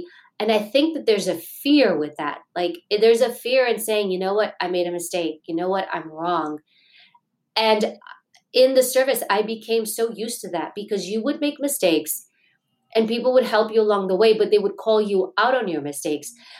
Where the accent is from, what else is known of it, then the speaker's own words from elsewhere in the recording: New York City, New York, United States; I grew up in Queens, New York. We grew up in low-income housing, which means poor people live here because they can't afford regular housing.